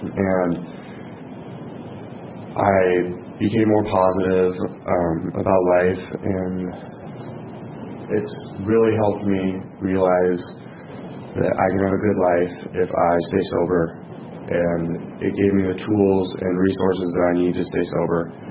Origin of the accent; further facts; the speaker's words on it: Norwalk, United States; I'm from Norwalk. I'm 17.